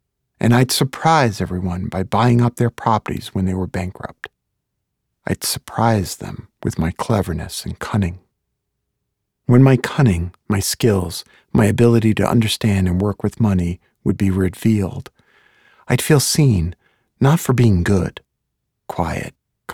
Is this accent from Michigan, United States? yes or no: no; Brooklyn, New York, United States; the 2-bedroom apartment on the ground floor of the small Brooklyn building owned by my grandfather. I was born in December 1963, a month after JFK was killed.